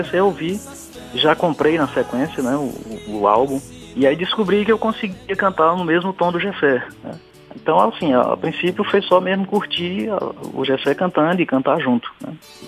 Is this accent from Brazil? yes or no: yes; Limoeiro do Norte, Ceará, Brazil; em dado momento eu fui em Moelho do Norte, em 1986, na minha terra, né? Acabei sendo transferido para lá